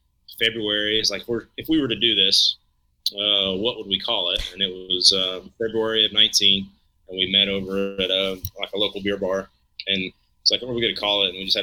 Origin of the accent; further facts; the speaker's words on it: Nashville, Tennessee, United States; also born or lived in Houston, United States; I mean, I'm from Nashville and Houston. I went to school in Knoxville from, you know, as soon as I got out of high school, and I've been here since.